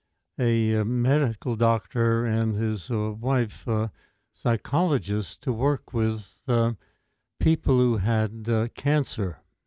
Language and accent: English; New York City, New York, United States; Well, I don't talk this way no more, but I grew up in the Bronx, okay? I went to Bronx High School of Science, City College.